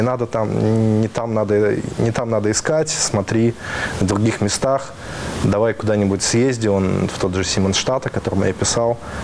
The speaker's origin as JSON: {"language": "Russian", "region": "Saint Petersburg", "country": "Russia", "moved": "as an adult", "lives_now": "Berlin, Germany", "said": "Я родом из Питера."}